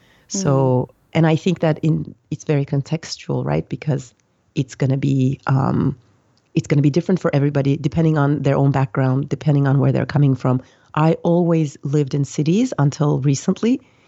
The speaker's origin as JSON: {"language": "English", "country": "Turkey", "tie": "born or raised there", "also_born_or_lived": "United States", "moved": "as an adult", "lives_now": "France", "said": "I am originally from Turkey. That's where I grew up. And then I lived in the US for 15 years. And I originally went there for college, and then I ended up staying there. And I lived on the two coasts, and I've been in France since 2007."}